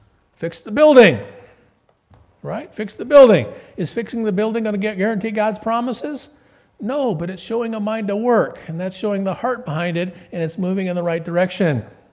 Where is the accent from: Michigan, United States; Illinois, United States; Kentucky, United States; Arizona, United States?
Michigan, United States; Detroit; I grew up in Detroit. And the time when I grew up, they had a basketball team.